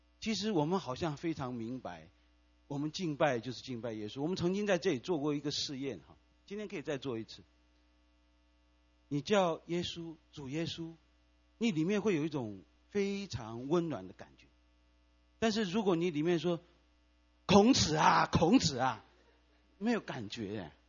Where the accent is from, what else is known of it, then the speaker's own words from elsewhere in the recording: China; 我们中国人过新年是我们最重要的一个节日。